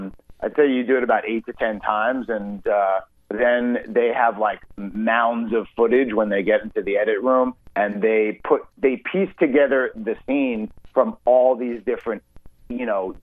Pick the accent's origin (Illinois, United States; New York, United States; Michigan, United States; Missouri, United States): New York, United States; New York City; and I'm from New York originally, so I was kind of like, you know, the specialist, the New York specialist.